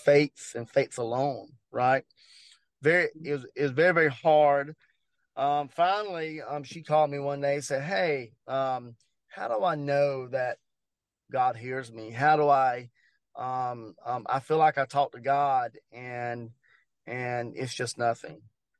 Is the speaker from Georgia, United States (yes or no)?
yes; Georgia, United States; I was born and raised in Georgia, and it's what we call that Southern hospitality.